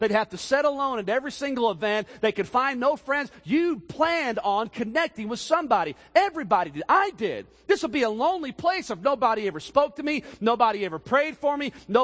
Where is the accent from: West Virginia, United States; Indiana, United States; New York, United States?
Indiana, United States; This is interesting. I grew up in Indiana.